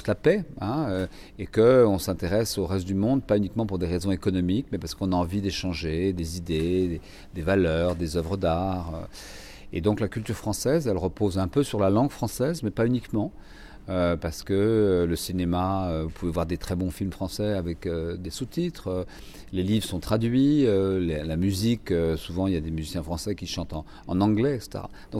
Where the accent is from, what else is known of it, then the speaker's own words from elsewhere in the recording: France; Je suis français